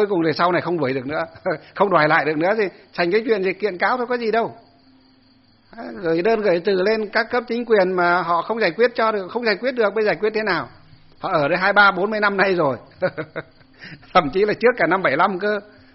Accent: Ba Hàng Đồi, Hòa Bình, Vietnam; dọc từ trên Sơn Tây xuống dưới quê tôi Ba Hàng Đồi

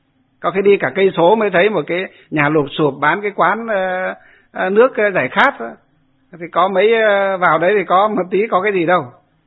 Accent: Ba Hàng Đồi, Hòa Bình, Vietnam; dưới quê tôi Ba Hàng Đồi hay là xuống tận dưới Nho Quan Ninh Bình

